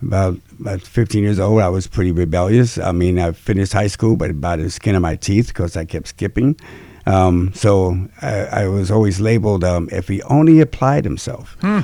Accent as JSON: {"language": "English", "town": "Somerville", "region": "New Jersey", "country": "United States", "tie": "born or raised there", "also_born_or_lived": "New Brunswick / Franklin Township", "said": "So, I lived there until I was 13. Then we moved to a town called Somerville, where I grew up into"}